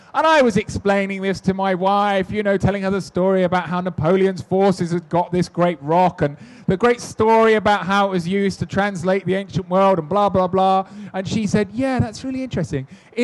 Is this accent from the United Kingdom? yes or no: yes; United Kingdom; I love Blighty. I love being British